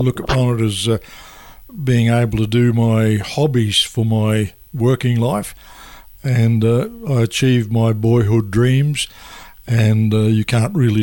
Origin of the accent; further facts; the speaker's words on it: Winton, Victoria, Australia; moved away; I went to South Australia from Northeast Victoria, where I grew up in the Cali country, a little place called Winton, where the motor racing circuit is. And I went to South Australia from 62 to 66